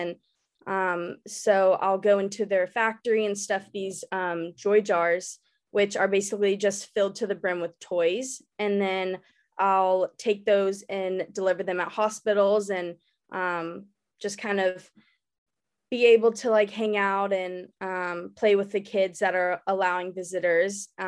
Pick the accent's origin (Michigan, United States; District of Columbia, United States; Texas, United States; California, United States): Texas, United States; Dallas; So I was born and raised in Dallas, and I feel like just going through my gymnastics career and then, coming back recently after college